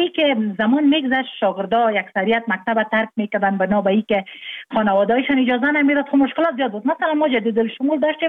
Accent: Jowzjan, Afghanistan; ما مکتب در ولایت جوزجان خواندیم، چون متولد ولایت جوزجان هستم. تحصیلات ما در امو ولایت ما به تمام رساندیم، به عروسی کردیم در ولایت لوگر

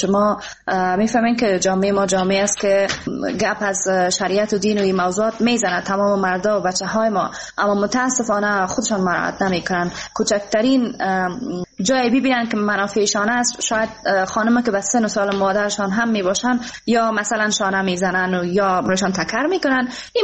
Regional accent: Afghanistan; افتخار میکنم واقعا که من یک افغان هستم

